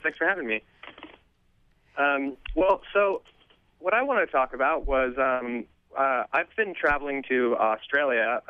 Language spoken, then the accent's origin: English; Santa Barbara, California, United States; And I grew up in Santa Barbara, and I've lived here my whole life, and I was actually born in the house that I live in today.